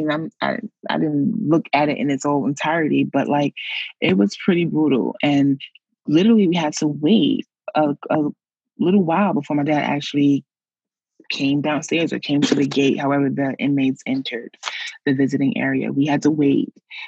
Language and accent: English; Brooklyn, New York, United States; I'm coming from Brooklyn, so we're traveling upstate.